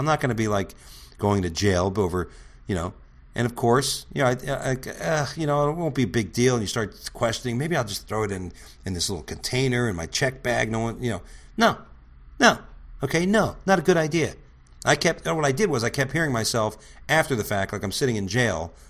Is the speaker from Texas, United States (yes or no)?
no; New Orleans, Louisiana, United States; Oh, we're from New Orleans. We're supposed to fly to Fort Lauderdale.